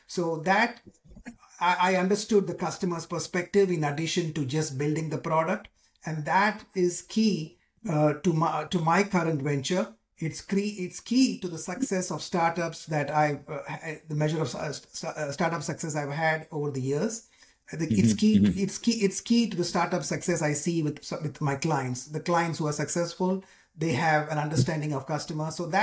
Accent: Nigeria; English is a second language; also born or lived in India; I was born in India, but I moved to Africa. I moved to Nigeria, where I spent most of my schooling in a Nigerian school. I learned the local language there. So I know that in addition to my native tongue.

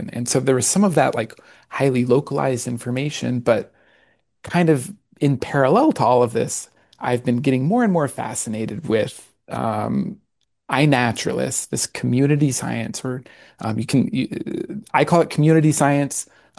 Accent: Arkansas, United States; Monarda fistulosa is one that I grew up around in Arkansas, and it's kind of followed me my whole life.

